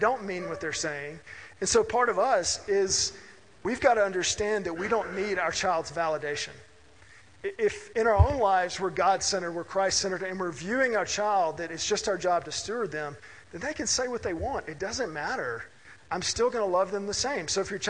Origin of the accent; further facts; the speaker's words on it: Mississippi, United States; I grew up in Mississippi in the 1980s. So this is a conservative part of the country, a more conservative time.